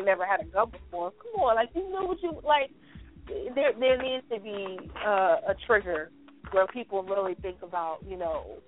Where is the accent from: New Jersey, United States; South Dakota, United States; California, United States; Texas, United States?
New Jersey, United States; Newark; You know, I grew up in Newark.